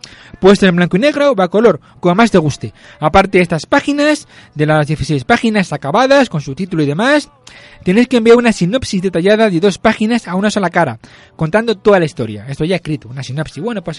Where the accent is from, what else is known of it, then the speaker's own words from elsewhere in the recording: Totana, Region of Murcia, Spain; yo soy de Totana, Murcia. No hay ningún problema.